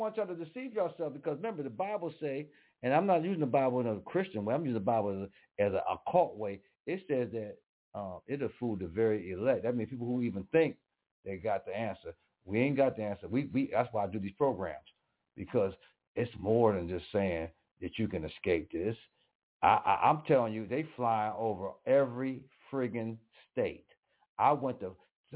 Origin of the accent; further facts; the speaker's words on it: Buffalo, New York, United States; Let's just deal with the buffalo, because I'm from Buffalo.